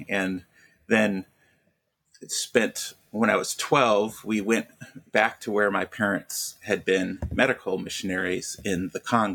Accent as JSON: {"language": "English", "region": "Kansas", "country": "United States", "tie": "born or raised there", "said": "And I grew up in Kansas in a Baptist church, kind of a generically evangelical context there"}